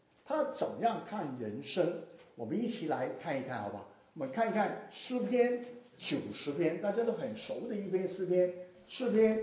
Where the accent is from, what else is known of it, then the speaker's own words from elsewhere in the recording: Hong Kong; Chinese is a second language; 我已经比其他香港人已经比较好了啊，若不是我就开始讲广东话了。